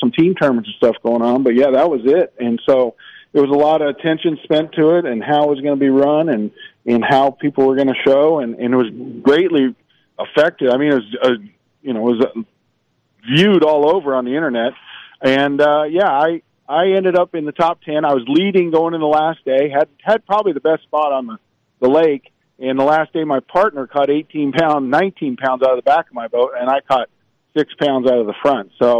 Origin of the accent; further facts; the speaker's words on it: Nevada, United States; It's like growing up on Lake Mead, things that I took for granted that I knew.